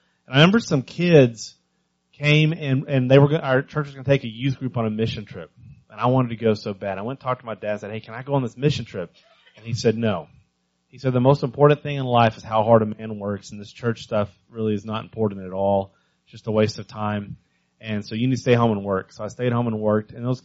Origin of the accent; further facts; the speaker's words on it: Texas, United States; moved away as an adult; now in Philadelphia, United States; And then I got hired and we moved to Philadelphia. You know, and it's always interesting moving from growing up in West Texas, going to Texas A&M, and then moving to Philly.